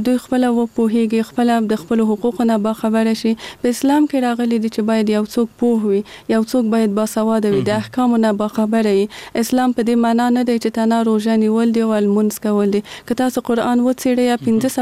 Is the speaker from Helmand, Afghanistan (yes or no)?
no; Kabul, Afghanistan; born there; زه په کابل کې زغیدلې یم او دلته مجوون کړی